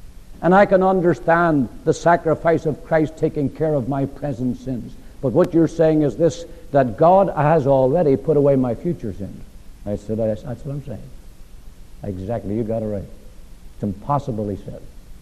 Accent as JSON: {"language": "English", "country": "Ireland", "said": "I'm an Irishman"}